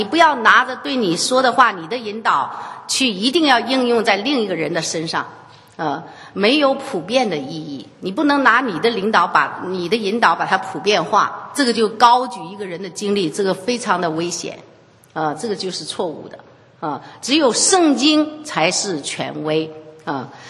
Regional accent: China; 我们从中国来做访问学者

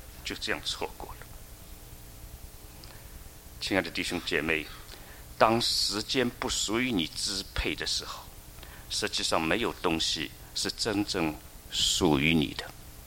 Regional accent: United States; 我们美国人很喜欢讲时间就是金钱

